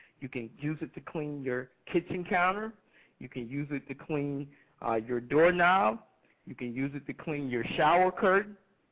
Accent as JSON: {"language": "English", "town": "Atlanta", "region": "Georgia", "country": "United States", "said": "Yes, I'm from Atlanta. I'm an organic farmer."}